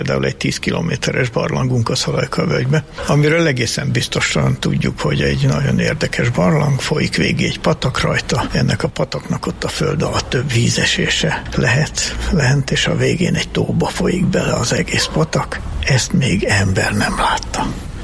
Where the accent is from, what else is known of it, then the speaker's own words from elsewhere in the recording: Budapest, Hungary; én zuglói gyerek vagyok